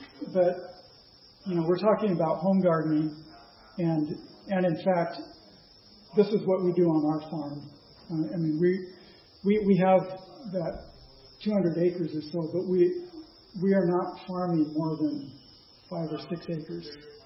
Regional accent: California, United States; also born or lived in Oregon; I grew up in California, which is, you know, that's big agriculture, and in the Willamette Valley in Oregon, we lived there for a few years.

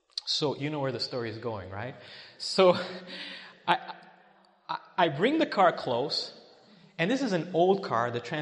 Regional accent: Quebec City, Quebec, Canada; I grew up in Quebec, Quebec City, and a lot of snow, a lot of ice.

